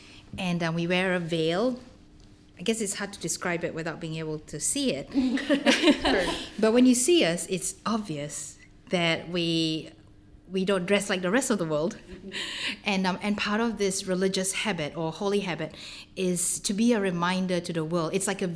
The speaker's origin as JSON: {"language": "English", "country": "Malaysia", "tie": "born or raised there", "said": "probably because I grew up in Malaysia"}